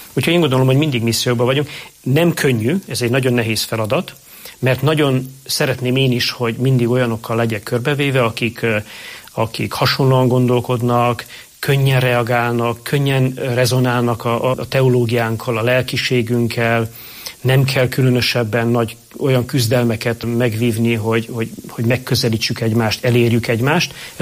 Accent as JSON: {"language": "Hungarian", "country": "Romania", "tie": "born or raised there", "said": "mert én, aki a 80-as években nőttem fel, hát hasonló tapasztalatokat szereztem, mint amit ő, illetve sokszor azt is érzem, hogy hasonló egyházi életet éltek, mint amit mi is éltünk Romániában, ugye 80-as években."}